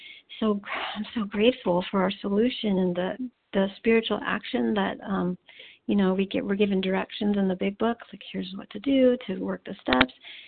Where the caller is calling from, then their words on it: California, United States; I am calling from California.